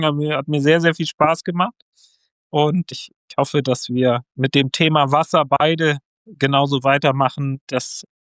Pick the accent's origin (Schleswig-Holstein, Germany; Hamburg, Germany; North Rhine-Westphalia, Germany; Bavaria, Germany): Schleswig-Holstein, Germany; Kiel; als Kieler